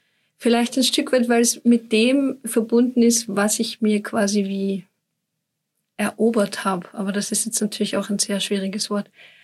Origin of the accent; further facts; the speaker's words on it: Vienna, Austria; now in Switzerland; Zugegebenermaßen war ich in Wien am 1. August, also in meiner alten Heimat